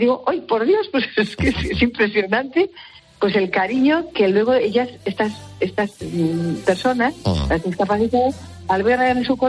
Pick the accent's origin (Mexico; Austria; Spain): Spain; Logroño, La Rioja; Yo soy de Logroño